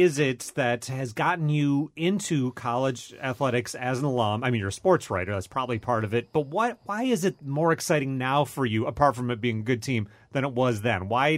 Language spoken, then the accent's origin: English; Michigan, United States; now in Wisconsin, United States; But I'm going to own up here. I'm from Michigan.